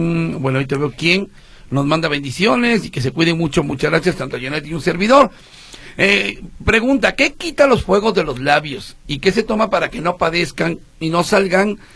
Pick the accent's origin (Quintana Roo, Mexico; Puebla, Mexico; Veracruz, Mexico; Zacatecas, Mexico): Veracruz, Mexico; Veracruz usa mucho esa palabra, el batido. Así bueno, es. Muy bien, no, sí, sí, sí. Me hizo remembranzas de mi tierra.